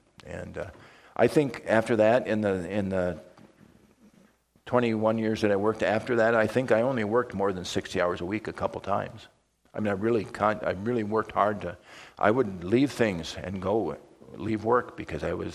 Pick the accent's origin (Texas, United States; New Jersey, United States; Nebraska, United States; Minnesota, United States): Minnesota, United States; Mankato; born there; We'd been in North Mankato for 15 years and in the Mankato area for 5 before that. I was born in Mankato.